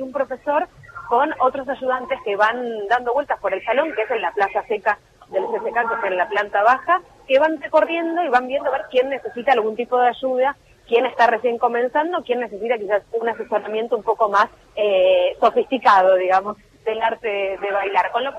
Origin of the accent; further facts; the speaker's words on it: Buenos Aires, Argentina; nuestra identidad como porteños también tiene que ver mucho con el tango